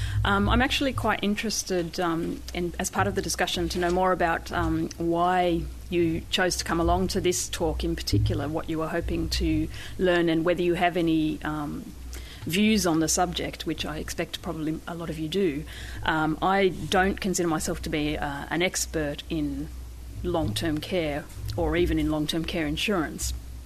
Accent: Australia; And I, as an Australian, was sitting there wondering why long-term care insurance was so successful in France

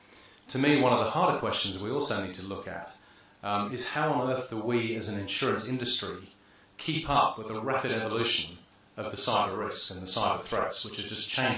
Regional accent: United Kingdom; Fortunately, being British, I don't have to worry about those anymore because we won't be in Europe next year.

